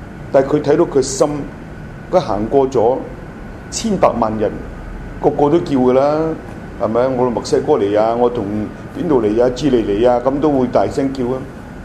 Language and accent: Cantonese; China; 我從中國嚟嘅。